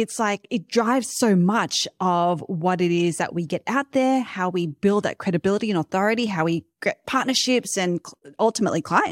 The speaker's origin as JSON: {"language": "English", "country": "Australia", "accent": "Australian", "said": "I'm always going to blame / credit my Australian accent for every mispronunciation that I do."}